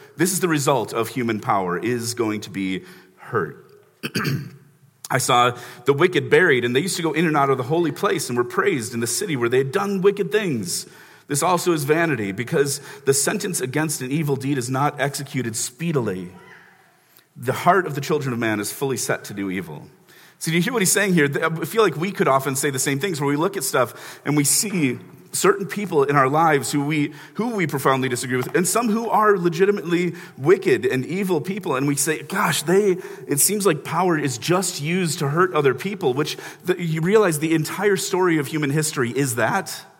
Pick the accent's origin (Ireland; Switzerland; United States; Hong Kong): United States; Chicago, Illinois; because I grew up in Chicago, where you know it's dirty.